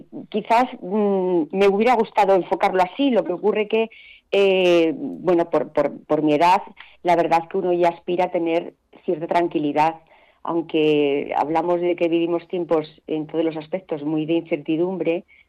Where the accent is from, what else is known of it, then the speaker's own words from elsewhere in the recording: Asturias, Spain; moved away as an adult; now in Madrid, Spain; en el año 87, 89, cuando vine a Madrid desde Asturias